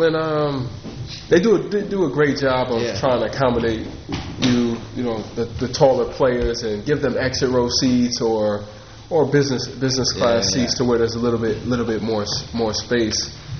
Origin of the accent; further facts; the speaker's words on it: Schenectady, New York, United States; Well, since I was born and raised in Schenectady, it really felt great